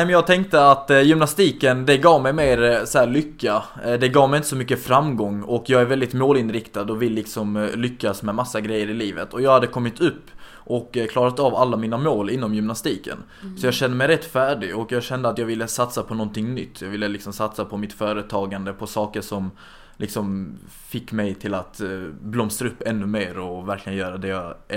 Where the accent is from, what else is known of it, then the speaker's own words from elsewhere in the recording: Helsingborg, Skåne, Sweden; accent: Scanian; also born or lived in Stockholm; Och jag är född i Stockholm och jag är uppvuxen där de första 10 åren. Och sen så flyttade vi till Helsingborg. Så min ungdomsuppväxt har varit i Helsingborg och det är där jag kommer från liksom.